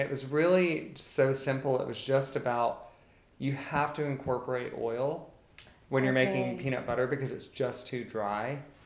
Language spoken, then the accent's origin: English; Georgia, United States; One is that I'm from Georgia, and Georgia's the largest producer of peanuts in our country.